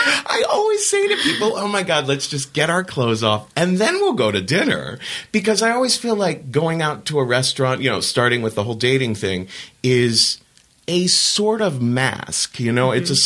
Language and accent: English; Cincinnati, Ohio, United States; moved away as an adult; growing up in Cincinnati, Ohio in the 70s, which was a very conservative town, just being gay felt like abnormal, right?